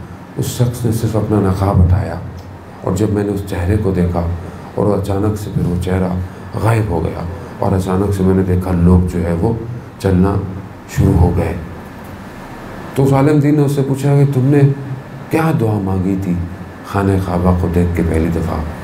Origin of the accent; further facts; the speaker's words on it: Pakistan; بحیثیت قوم پاکستان بات کر رہا ہوں میں, بہرحال کیونکہ بہرحال ہم پاکستانی ہیں.